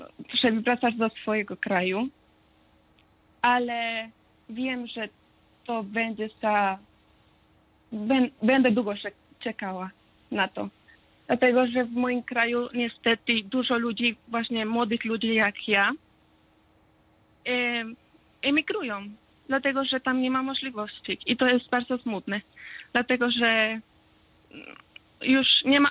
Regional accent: Venezuela; Polish is a second language; now in Poland; jak zawsze mówię tutaj, że jestem z Wenezueli

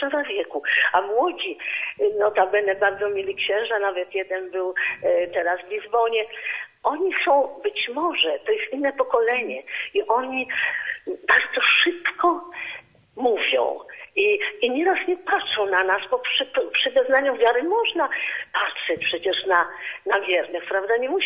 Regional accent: Warsaw, Masovian Voivodeship, Poland; A sama jestem z Warszawy, przepraszam … z Warszawy.

